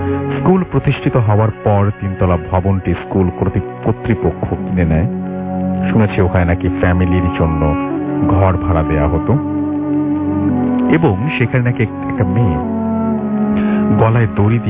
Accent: Dinajpur, Rangpur Division, Bangladesh; আমার দেশের বাড়ি দিনাজপুর।

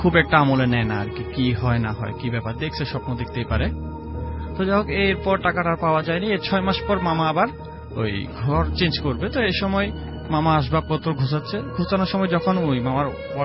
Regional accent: Chittagong, Chittagong Division, Bangladesh; আমি ছোট থেকে বড় হয়েছি চট্টগ্রামে

